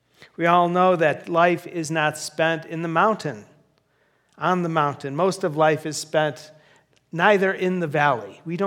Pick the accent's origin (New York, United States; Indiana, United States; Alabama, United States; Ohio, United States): Ohio, United States; Cleveland; we had to go to my hometown, Cleveland, Ohio, to visit my dad.